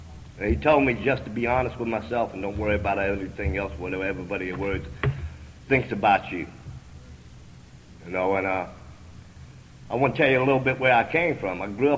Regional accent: Georgia, United States; now in Maryland, United States; You know, I live in the state of Maryland now, and I'm originally from Georgia.

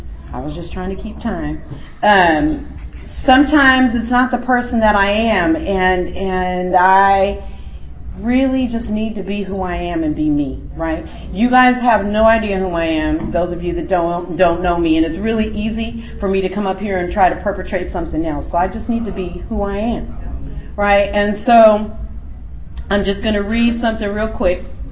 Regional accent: California, United States; So I'm an addict from Northern California

